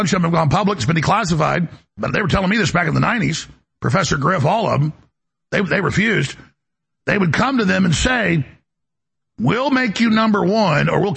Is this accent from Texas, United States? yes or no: yes; Dallas, Texas, United States; I mean, I grew up in Dallas in the 80s